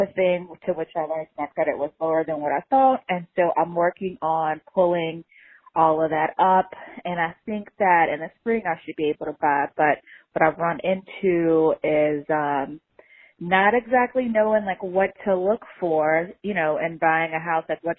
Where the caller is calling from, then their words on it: Baltimore, Maryland, United States; I'm calling from Baltimore, 34